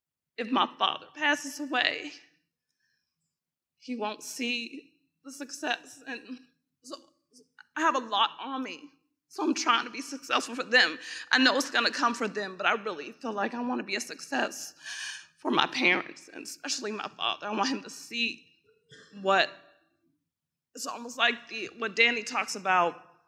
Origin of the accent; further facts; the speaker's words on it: Washington, District of Columbia, United States; I'm from Washington, D.C.